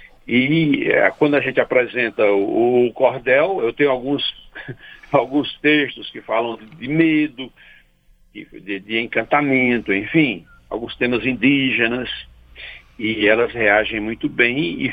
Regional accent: Ceará, Brazil; Eu fui alfabetizado lendo cordel. Eu sou do interior do Ceará, mas da zona rural. E lá onde eu morava não tinha escola.

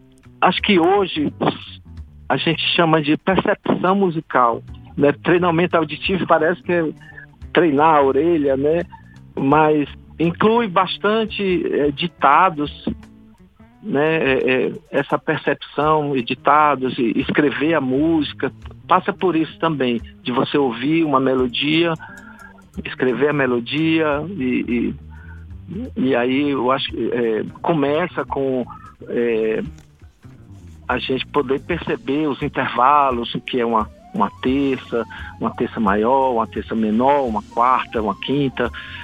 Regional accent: Ceará, Brazil; moved away as an adult; also born or lived in Belgium; Isso, morei 12 anos eu saí muito, muito jovem aqui do Ceará, eu saí com 18 anos e voltei para o Ceará com 30 anos.

